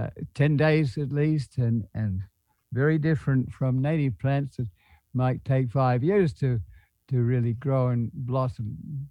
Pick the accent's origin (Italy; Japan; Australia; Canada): Australia; And I, as an Australian, got involved